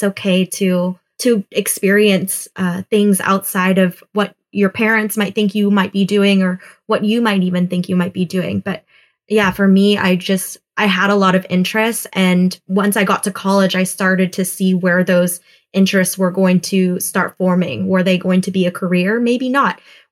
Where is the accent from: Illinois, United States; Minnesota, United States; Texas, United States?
Texas, United States; Houston; I grew up in Houston, Texas.